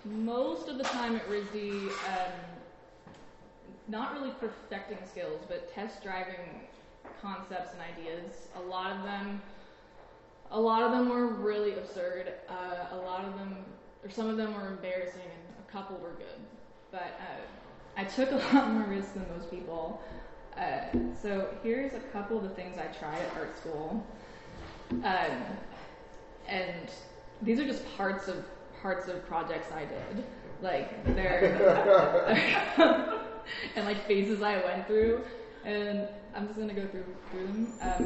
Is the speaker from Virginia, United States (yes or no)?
yes; Alexandria, Virginia, United States; I grew up in Alexandria, Virginia. My dad is an engineer, my mom's an interior designer.